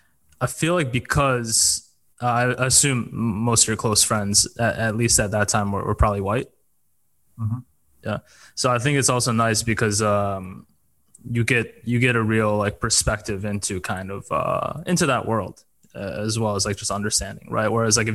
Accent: Wisconsin, United States; because I grew up in Wisconsin.

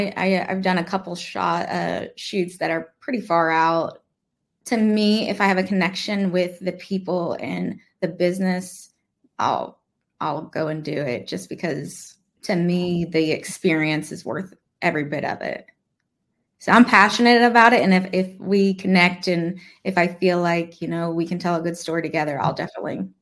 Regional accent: Indiana, United States; Like I'm from Indiana, so we have a big old Indy 500 party we did at the farm every single year.

